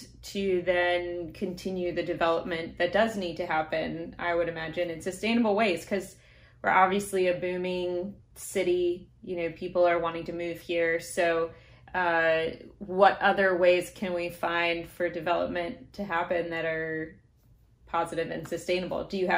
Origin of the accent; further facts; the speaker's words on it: Denver, Colorado, United States; also born or lived in New York City / Charlotte; So I moved here from New York City, and I lived in Charlotte before that. And I grew up in Denver, and Denver has massively boomed.